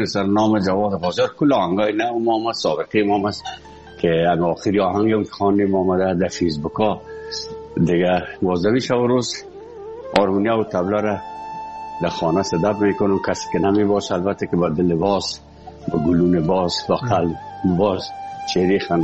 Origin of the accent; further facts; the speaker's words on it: Afghanistan; moved away; وقتی که من از افغانستان بر آمدم